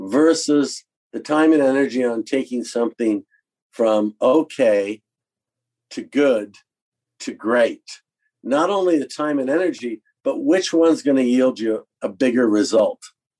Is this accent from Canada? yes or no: yes; Canada; What's amazing to me as a Canadian is that Joe Biden is now calling out for all adults to be done by May 1st in the United States. And, you know, we're still somewhere deep in our own end zone in Canada.